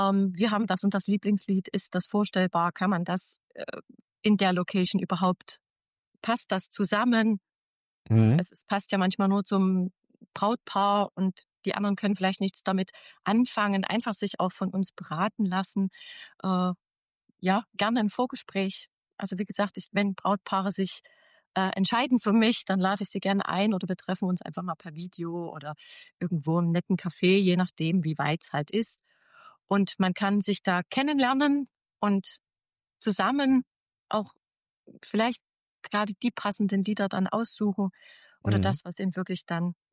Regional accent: Lauenstein, Saxony, Germany; Bin aus Lauenstein, aber agiere natürlich gerne bundesweit.

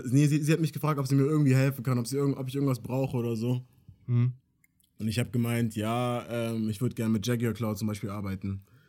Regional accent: Munich, Bavaria, Germany; in Amerika und Hälfte American, Hälfte Kongo und so. Aber ich bin hier in Deutschland geboren, hier in München.

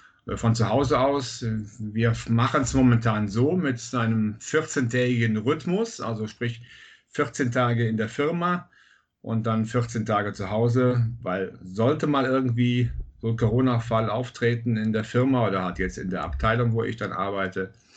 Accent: Bad Münstereifel, North Rhine-Westphalia, Germany; Ich komme aus Münstereifel und bin 52 Jahre alt, verheiratet.

